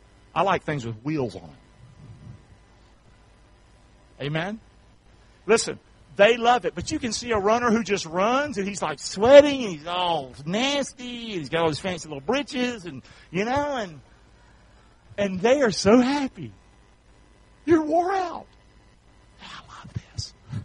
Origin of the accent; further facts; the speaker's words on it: North Carolina, United States; We always hated South Carolina. I'm from North Carolina.